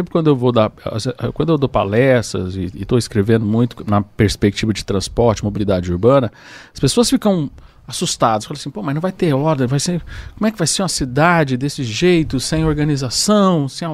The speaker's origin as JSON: {"language": "Portuguese", "region": "Goiás", "country": "Brazil", "said": "A gente lá no Goiás não combina."}